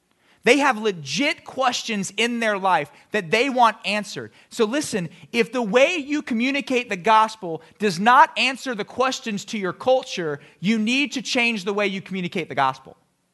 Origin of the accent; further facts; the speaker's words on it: Miami, Florida, United States; now in Central Mississippi, United States; I am passionate about the Miami Hurricanes. I'm from Miami. And so when I first moved to Central Mississippi